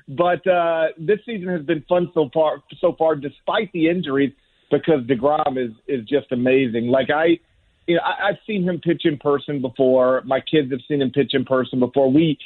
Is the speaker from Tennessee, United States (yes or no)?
no; Mississippi, United States; Yeah, I'm a lifelong Mets fan, despite the fact that I grew up in North Mississippi.